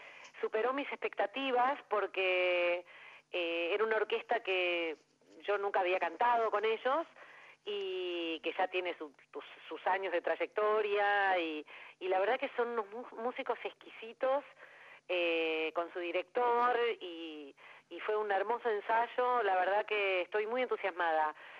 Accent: Buenos Aires, Argentina; yo soy porteña

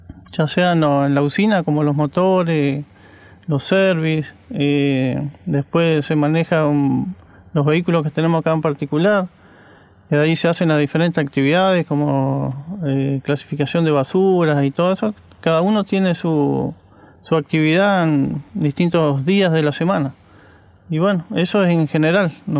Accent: Chajarí, Entre Ríos, Argentina; Bueno, vengo de Entre Ríos, de Chajarí, precisamente, una ciudad.

